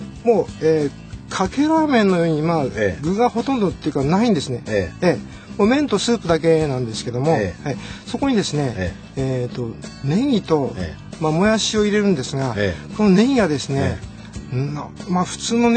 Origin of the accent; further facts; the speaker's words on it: Ichikawa, Chiba, Japan; まあ、生まれも育ちもですね